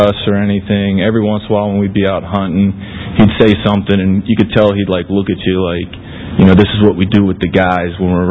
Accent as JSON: {"language": "English", "town": "Winter Haven", "region": "Florida", "country": "United States", "tie": "born or raised there", "also_born_or_lived": "New Jersey, United States", "said": "I was born up in New Jersey. My parents got a divorce when I was around 2.5, 3. And my mom quickly got married to a gentleman from down here. And we moved to Little Winter Haven in Central Florida."}